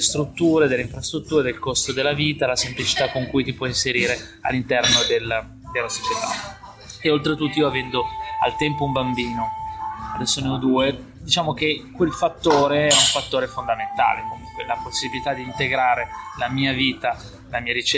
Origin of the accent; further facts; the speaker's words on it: Milan, Lombardy, Italy; born there; però di fatto avevo sempre come base Milano, che è anche la mia città natale